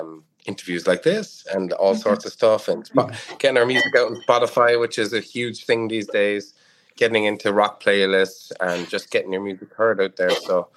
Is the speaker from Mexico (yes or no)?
no; Cork, Munster, Ireland; I'm a musician from Cork in Ireland.